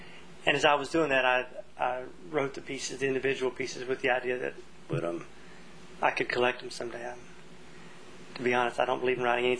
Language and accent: English; North Carolina, United States; But because I am a Southerner, a North Carolinian of Appalachian Scots-Irish descent, offspring of farming families on both sides